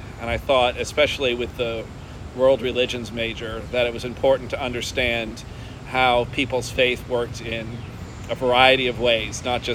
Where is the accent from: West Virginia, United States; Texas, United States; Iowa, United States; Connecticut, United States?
Connecticut, United States; Stratford; Well, I grew up in Stratford, Connecticut, which is a large town of over 50,000 people on Long Island Sound.